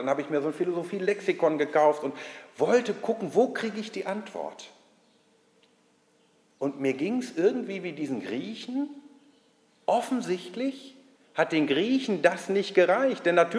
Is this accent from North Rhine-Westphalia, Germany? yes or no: yes; Bielefeld, North Rhine-Westphalia, Germany; ich komme aus Westfalen, hören Sie vielleicht an der Aussprache, aus Bielefeld, ich bin erst seit 4 Jahren hier